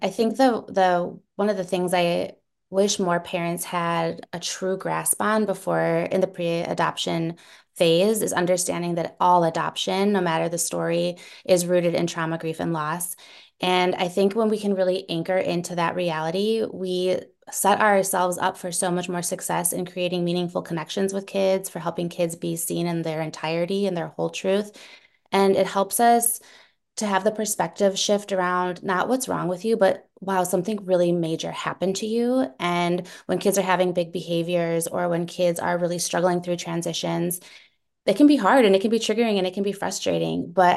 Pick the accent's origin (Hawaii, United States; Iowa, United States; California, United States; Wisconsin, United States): Wisconsin, United States; Milwaukee; also born or lived in Santiago, Chile; now in Minnesota, United States; I was born in Santiago, Chile in the mid 80s, and I was adopted into a white Jewish family in Milwaukee, Wisconsin, so Midwest girl.